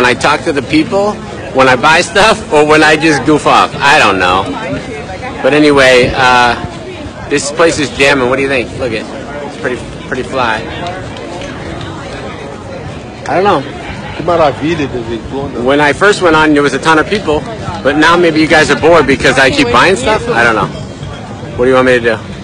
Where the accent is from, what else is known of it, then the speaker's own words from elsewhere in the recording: Naples, Florida, United States; I'm from Naples.